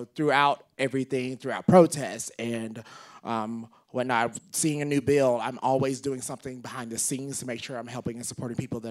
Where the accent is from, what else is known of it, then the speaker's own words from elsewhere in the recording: Mississippi, United States; Well, I'm from Mississippi, so what do you want me to do?